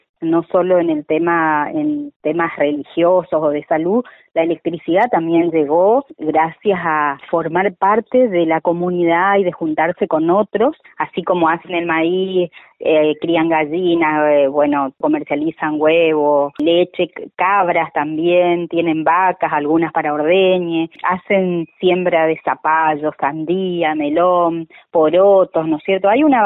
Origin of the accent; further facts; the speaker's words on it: Formosa, Argentina; soy de Formosa.